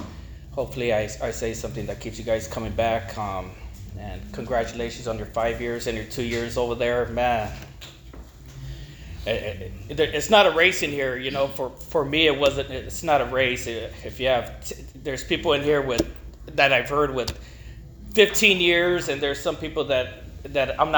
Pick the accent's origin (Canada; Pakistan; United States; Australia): United States; Los Angeles, California; I tell them Sunset in Vermont and Hollywood, and raised in East LA. I'm actually Portuguese, so I'm not from Mexico.